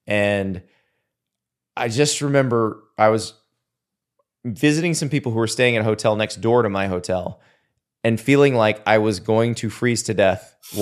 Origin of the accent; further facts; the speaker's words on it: the South, United States; now in Florida, United States; it's interesting to me growing up in the South, like state lines don't seem to mean as much to folks in the Northeast